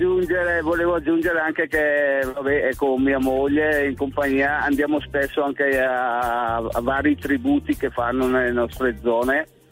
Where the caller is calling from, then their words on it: Palazzolo sull'Oglio, Lombardy, Italy; Siamo da Palazzolo, provincia di Brescia.